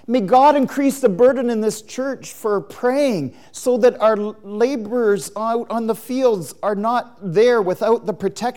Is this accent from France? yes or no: no; Canada; You're in many ways maybe more effective than I am as a Canadian to reach out to some of the new immigrants.